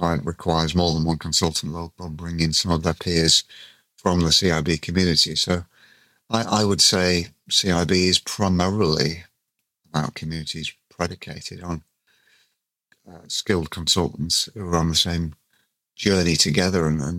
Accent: Gibraltar; I've been asked in my home country of Gibraltar. I live in Gibraltar in the Mediterranean.

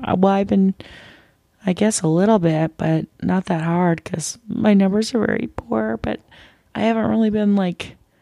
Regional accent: Midwest, United States; Okay, we all know, like, I'm from the Midwest. I go home and I have tater tot hot dish and I have deep fried cheese curds and all that stuff.

